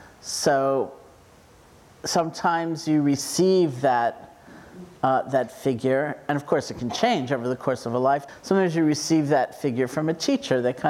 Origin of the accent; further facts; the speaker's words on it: New York City, New York, United States; fortunately I grew up in New York City, given my obsession with the Statue of Liberty